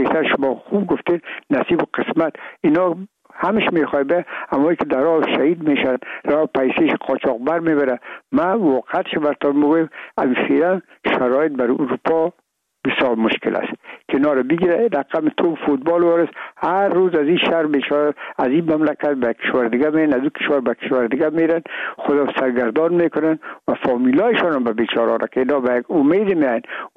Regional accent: Afghanistan; میگم ما افغان هستیم، تذکره خود را ناوردیم

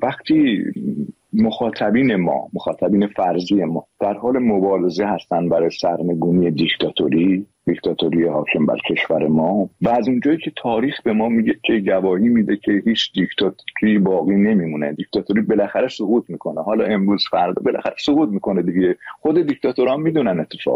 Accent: Iran; به زندگی خودم به عنوان یه ایرانی نمیتونستم بی تفاوت باشم.

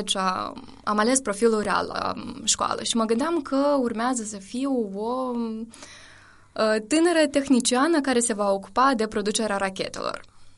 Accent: Chișinău, Moldova; vin din Chișinău, am background în jurnalism

